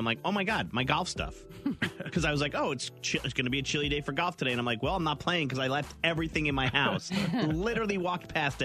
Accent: New Jersey, United States; Growing up in New Jersey, he was always in the news around New York.

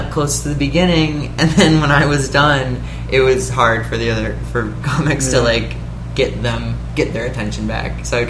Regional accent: St. Louis, Missouri, United States; moved away as an adult; also born or lived in Indiana; now in Los Angeles, United States; I born and raised in St. Louis, then went to Indiana University for college, and then right after that, I came back to St. Louis for a summer to bartend.

